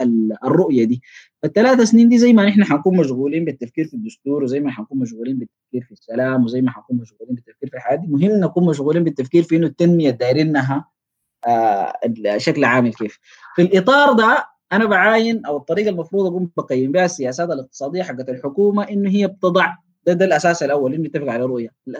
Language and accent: Arabic; Sudan; أهم حاجة في الأسس دي إنه نتفق كسودانيين